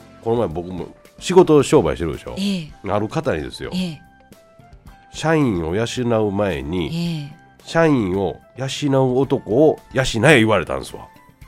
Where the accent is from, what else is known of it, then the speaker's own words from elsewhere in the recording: Nara, Japan; 毎年正月は奈良県出身なんで